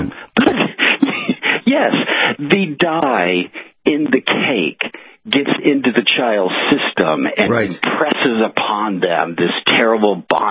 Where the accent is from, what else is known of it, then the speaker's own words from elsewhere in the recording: the South, United States; I'm from the South.